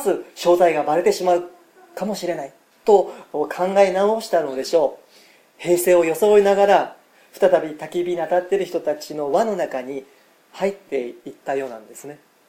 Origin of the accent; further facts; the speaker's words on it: Kyushu, Japan; accent: Kyushu dialect; moved away; 高校の時に山口県の方に学校の、ね、入るために、九州から出たんですけれども、山口県に行った時にですね、もうなかなかその自分の九州弁が抜けないんですね。